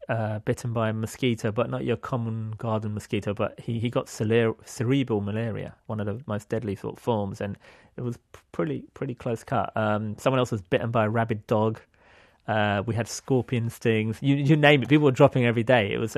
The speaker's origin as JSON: {"language": "English", "region": "London", "country": "United Kingdom", "tie": "born or raised there", "said": "I'm from Britain. I'm a Londoner, born and bred there."}